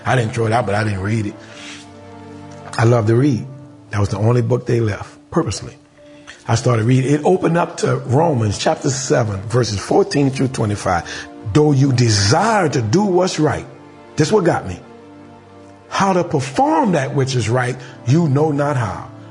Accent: New Orleans, Louisiana, United States

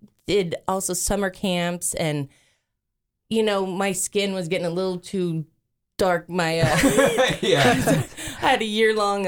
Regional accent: California, United States; Well, about 4 years ago, my husband and I—we are from California

